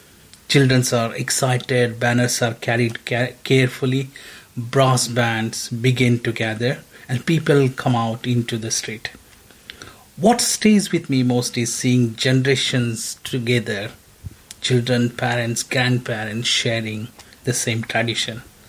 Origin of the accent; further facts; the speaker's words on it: India; English is a second language; now in England; We don't have anything quite like this where I grew up in India.